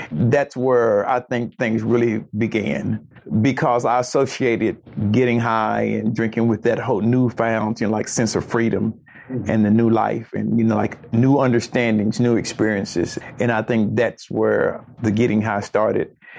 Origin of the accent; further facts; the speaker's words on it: Knoxville, Tennessee, United States; I was born in Detroit, and I was grew up in Knoxville, Tennessee. And so I definitely do consider myself a Tennessean